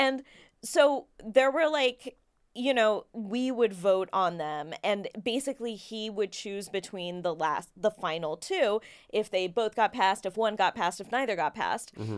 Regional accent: Kentucky, United States; I grew up in Kentucky.

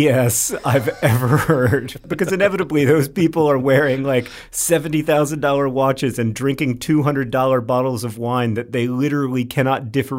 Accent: Orlando, Florida, United States; Hank and I grew up in Orlando

